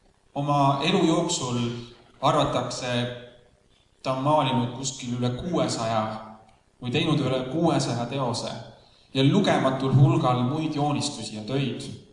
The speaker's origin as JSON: {"language": "Estonian", "town": "Võru", "region": "Võru County", "country": "Estonia", "said": "ja mina olen tõesti Võrust. Aga mitte ainult Võrust."}